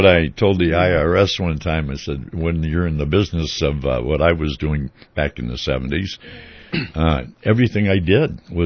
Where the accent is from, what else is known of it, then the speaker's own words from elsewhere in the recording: St. Paul, Minnesota, United States; now in Northfield, United States; And I remember reading the Northfield News when I first came to town because I was from St. Paul.